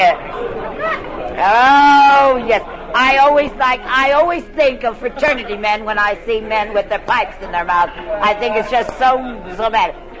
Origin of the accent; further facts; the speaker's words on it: San Leandro, California, United States; San Leandro.